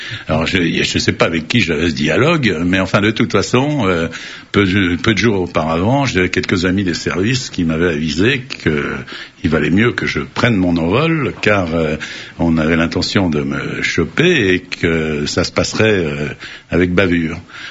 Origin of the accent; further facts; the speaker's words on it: France; je suis un Français normal. C'est-à-dire, je suis pupille de la nation, j'ai été boy scout, j'ai été parrain, mon père a été turc d'Indochine, je suis tout à fait un ancien militaire également.